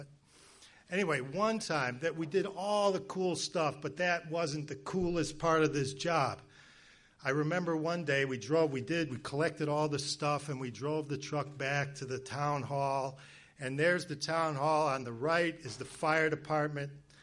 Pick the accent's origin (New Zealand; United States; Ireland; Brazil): United States; Berkeley, Illinois; I grew up out in Berkeley, Illinois, outside of Chicago, and I needed a job. I was a 17-year-old kid.